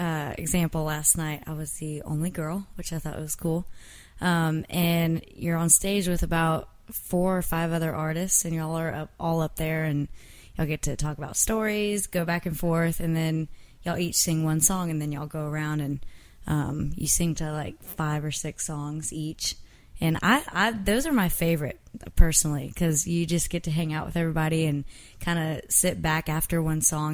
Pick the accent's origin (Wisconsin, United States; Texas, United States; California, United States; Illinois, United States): Texas, United States; I'm from Texas